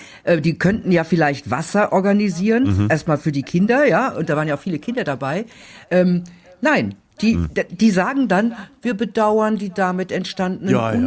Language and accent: German; North Rhine-Westphalia, Germany; Aber komischerweise in meiner Kindheit, ich komme ja aus dem Ruhrgebiet, das ist ja auch so ein Melting Pot.